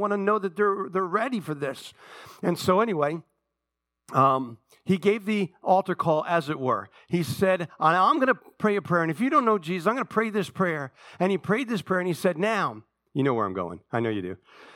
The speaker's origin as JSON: {"language": "English", "town": "North Plainfield", "region": "New Jersey", "country": "United States", "tie": "born or raised there", "said": "I was raised in the Baptist church in North Plainfield, where every Sunday they would have an altar call."}